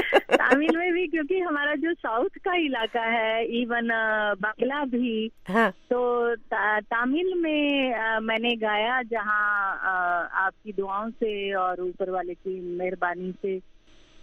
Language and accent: Urdu; Jammu and Kashmir, India; چونکہ میں کشمیر میں پلی بڑی ہوں، میری تعلیم وہیں ہوئی ہے،